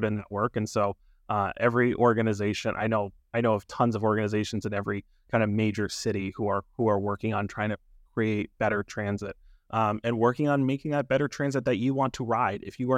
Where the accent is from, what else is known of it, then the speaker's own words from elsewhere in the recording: New England, United States; And I come from New England, so I know that's like a sacrilege.